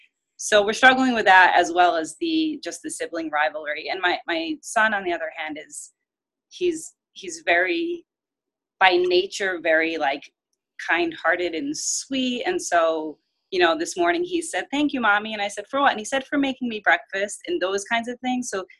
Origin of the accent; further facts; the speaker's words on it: New York, United States; I'm from New York.